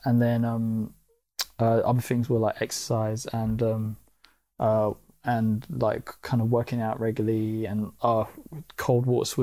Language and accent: English; Norwood Junction, London, United Kingdom; Like I grew up in Norwood Junction, like from when I was 3 years old.